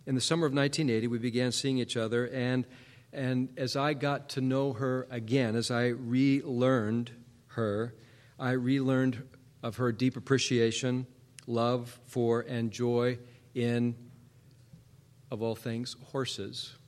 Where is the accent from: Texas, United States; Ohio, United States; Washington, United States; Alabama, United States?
Washington, United States; Seattle; remember, I grew up in Seattle, city boy, grew up in Seattle